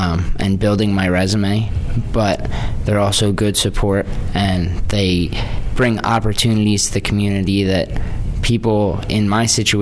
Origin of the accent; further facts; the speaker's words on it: Ocean County, New Jersey, United States; now in Philadelphia, United States; I'm from Ocean County, New Jersey.